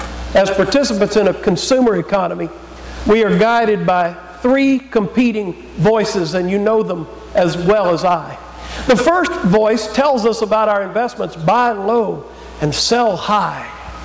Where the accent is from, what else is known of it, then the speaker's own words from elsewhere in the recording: Georgia, United States; All the way around 285 in Atlanta and then up Georgia 400 back to my hometown.